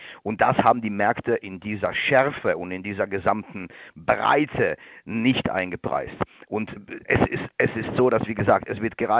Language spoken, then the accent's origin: German; North Rhine-Westphalia, Germany; wo nochmal locht wird, wie es so schön heißt, im Ruhrgebiet, wo ich aufgewachsen bin.